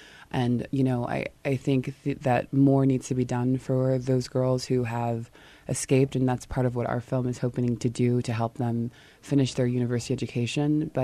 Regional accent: Nigeria; Yeah, so I'm Nigerian and also a former educator.

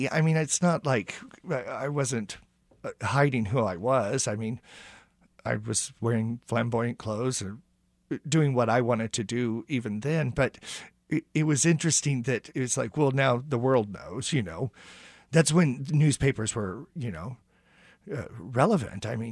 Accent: California, United States; Growing up in California in the 70s, it was more, I'm not sure this is the right word, but it was more hippy-dippy.

